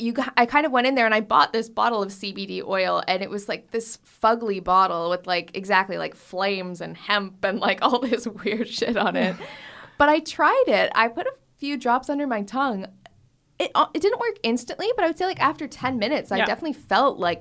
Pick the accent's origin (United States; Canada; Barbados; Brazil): Canada; I know that I'm Canadian, obviously